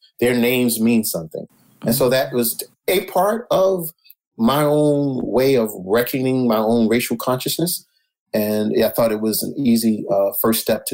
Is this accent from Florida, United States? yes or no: no; Baltimore, Maryland, United States; So, I was born in Baltimore, born and reared in Baltimore from what we would call very simple folks.